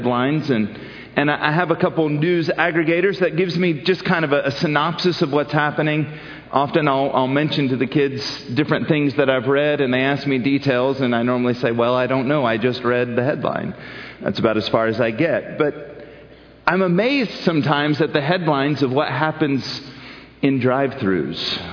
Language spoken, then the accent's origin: English; the South, United States; Jesus had a choice, but Mama, I'm from the South, sorry.